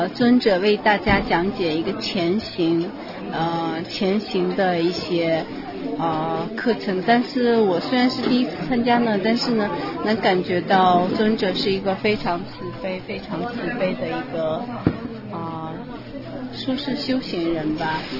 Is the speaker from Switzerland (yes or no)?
yes; Switzerland; 我来自瑞士，